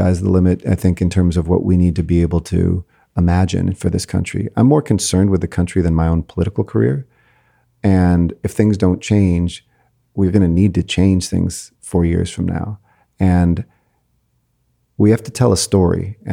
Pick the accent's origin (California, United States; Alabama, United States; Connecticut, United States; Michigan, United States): California, United States; It's like, no, I grew up in the San Fernando Valley. We had a GM car plant that got shut down.